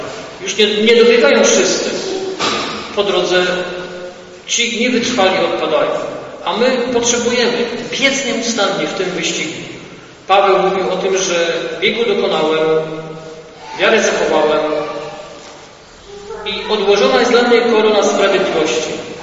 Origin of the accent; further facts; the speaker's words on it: Subcarpathian Voivodeship, Poland; born there; Ja urodziłem się w części rzeszowskiej